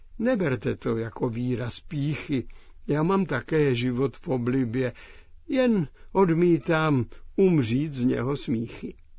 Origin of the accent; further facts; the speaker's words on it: Hradec Králové Region, Czechia; Sám jsem z Podorlického podhůří, tak mě to zajímá.